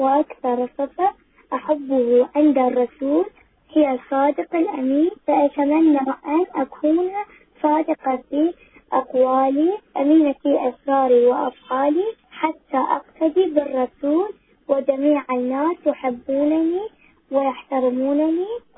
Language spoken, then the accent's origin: Arabic; Iraq; من العراق وعمري 11 سنة